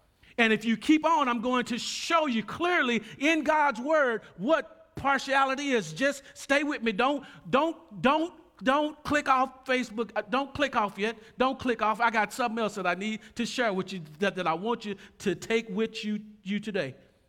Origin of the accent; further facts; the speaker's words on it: Dallas, Texas, United States; I'm a simple person. I'm from Oak Cliff. I'm just a simple person.